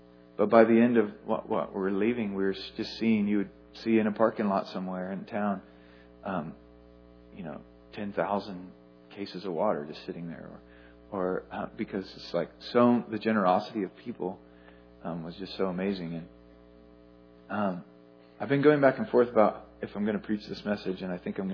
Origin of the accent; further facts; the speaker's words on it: Texas, United States; We're from Texas. There's Texas flags everywhere.